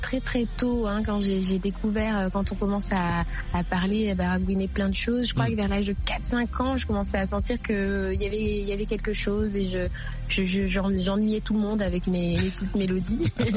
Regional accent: Draguignan, Provence-Alpes-Côte d'Azur, France; born there; comme je suis née aussi vraiment à Draguignan, dans le sud de la France, j'ai aussi toute cette culture pop que j'adore.

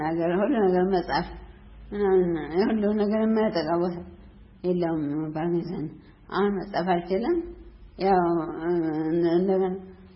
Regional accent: Tigray, Ethiopia; born there; also born or lived in Debre Birhan / Mekelle; የተወለድኩት ትግራይ ነው። ትግራይ ዘመሳ ካሉ ጉርማዳ ወረዳ ነው

